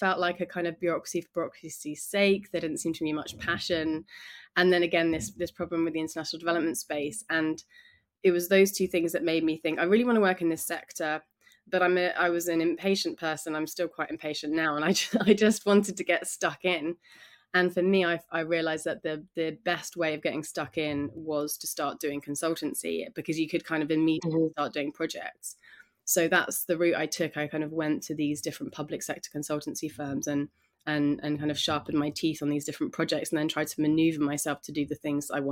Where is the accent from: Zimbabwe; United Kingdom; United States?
United Kingdom; England; You know, I was raised in England and I'd been to Europe, but I hadn't been out of there.